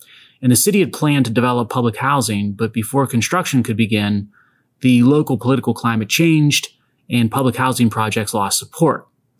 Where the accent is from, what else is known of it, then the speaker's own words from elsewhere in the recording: Pittsburgh, Pennsylvania, United States; another far middle dedication subject of my hometown Pittsburgh Pirates